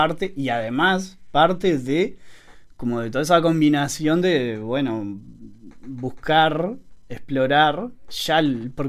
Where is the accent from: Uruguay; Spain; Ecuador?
Uruguay; Maldonado; also born or lived in Salto; En realidad, si se quiere, soy de Maldonado, porque nací en Salto, pero me crié en Maldonado. Todo, o sea, hasta terminé mis estudios, hasta trabajé ahí muchos años. Y, o sea, básicamente soy de Maldonado en realidad, más que salteño.